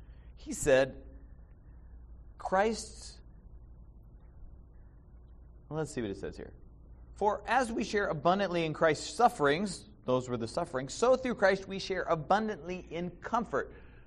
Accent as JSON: {"language": "English", "region": "Maine", "country": "United States", "tie": "born or raised there", "lives_now": "Arizona, United States", "said": "We live in Arizona. I grew up in Maine."}